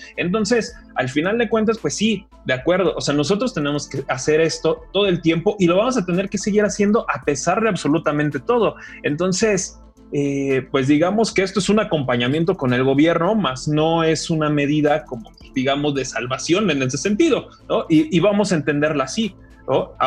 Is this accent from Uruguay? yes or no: no; Mexico; es prácticamente nuestra actividad central los fines de semana como mexicanos.